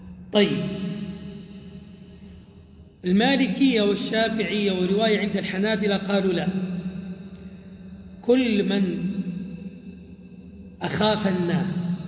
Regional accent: Egypt

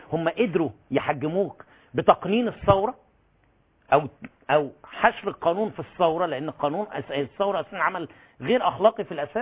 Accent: Egypt; انا كمحامي مصري

